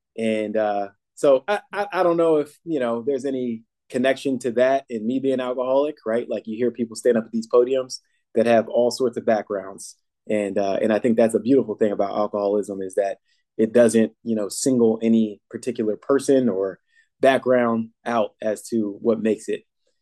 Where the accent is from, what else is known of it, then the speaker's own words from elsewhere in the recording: New Jersey, United States; So I was I'm from New Jersey, born there, two-parent household.